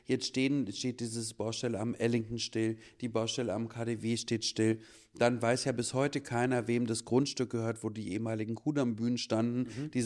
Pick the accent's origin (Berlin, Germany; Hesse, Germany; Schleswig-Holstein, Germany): Berlin, Germany; Ich bin in Schöneberg geboren, im August-Viktoria-Krankenhaus und habe eigentlich meinen Kiez nie verlassen. Mhm. Bin zwar zur Schule gegangen in Tiergarten, weil meine Großmutter dort lebte